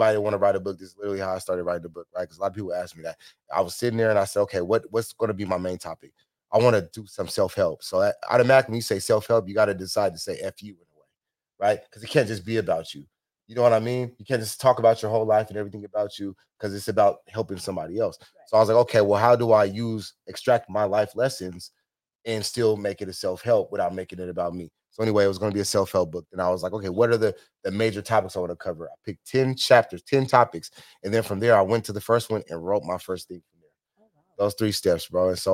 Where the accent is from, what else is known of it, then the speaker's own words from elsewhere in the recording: Seattle, Washington, United States; Oh, I was raised in Central District.